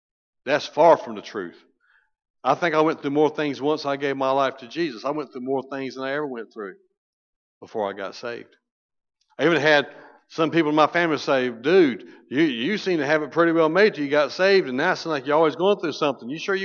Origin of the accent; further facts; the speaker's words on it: North Carolina, United States; I was raised in Pamlico County, didn't even know what a pool was. I was used to being stuck in sand and getting my feet on barnacles and getting jellyfish wrapped around my legs.